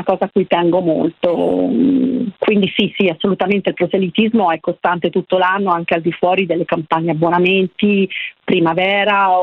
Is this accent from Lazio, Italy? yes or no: yes; Rome, Lazio, Italy; Io manco sapevo da romana di Radio Popolare